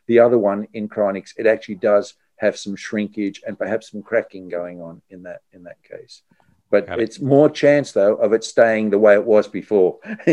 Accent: Melbourne, Victoria, Australia; also born or lived in Japan / Thailand / Singapore; now in Sydney, Australia; I live in Sydney. I have lived in Melbourne. I grew up in Melbourne, but I've lived in Sydney most of my adult life when I was in Australia. But don't forget, I left Sydney in 1984 and came back to Australia in 2008.

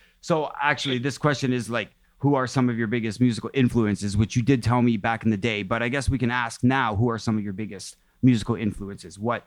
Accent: Toronto, Ontario, Canada; because I'm from Toronto, like I'm born and raised here.

